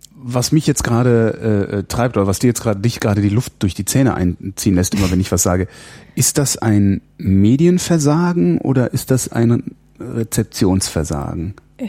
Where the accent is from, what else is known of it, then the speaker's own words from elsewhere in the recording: Germany; ich bin halt in der Bundesrepublik aufgewachsen